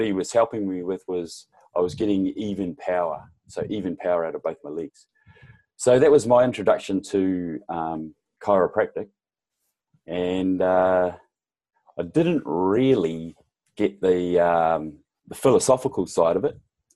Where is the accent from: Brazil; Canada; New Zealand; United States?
New Zealand; Okay, so I grew up in New Zealand, and I was, rowing surf boats.